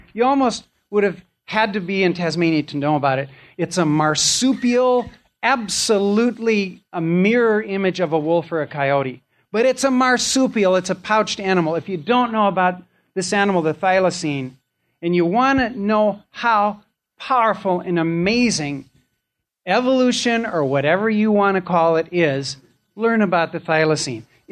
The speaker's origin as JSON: {"language": "English", "region": "Midwest", "country": "United States", "said": "I'm Norwegian from the Midwest. There's nothing subtle, complex."}